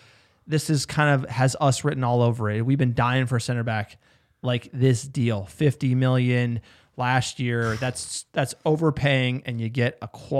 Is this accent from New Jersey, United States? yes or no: yes; New Jersey, United States; I'm from New Jersey, so, you know, when someone says something, I usually question it.